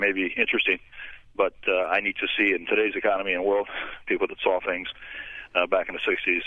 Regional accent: Mason, Michigan, United States; now in Caledonia, United States; I hail from Mason, Michigan, the small town in Michigan where Malcolm was elected the seventh grade class president

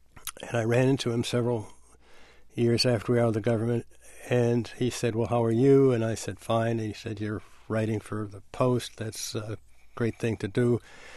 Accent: the North, United States; also born or lived in South; I'd been born in the South and I grew up in the North, and I, hearing a Southern accent out of a white mouth always troubled me.

